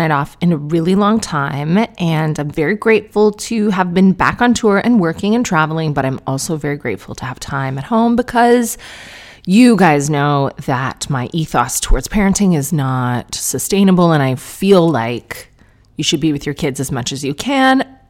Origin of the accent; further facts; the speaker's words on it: Canada; Difficult for me to say as a Canadian